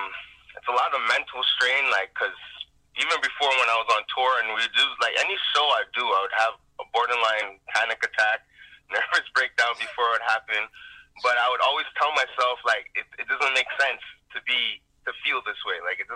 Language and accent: English; Montreal, Quebec, Canada; I'm from the West Island, if anybody doesn't know that.